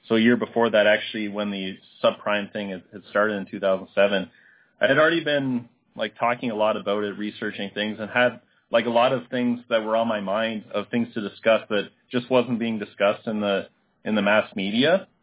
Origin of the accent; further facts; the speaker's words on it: Canada; So I grew up in Canada